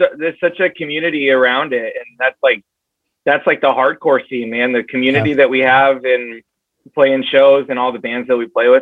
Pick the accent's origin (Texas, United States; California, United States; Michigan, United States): California, United States; San Diego; Growing up in San Diego is awesome, dude. I mean, and so we're up in North County, San Diego, and it's a rad place called, we're in Escondido, San Marcos area, and it's just like a nice little town.